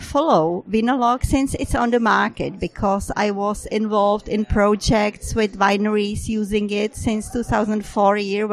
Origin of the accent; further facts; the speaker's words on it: Prague, Czechia; English is a second language; I am from Prague, Czech Republic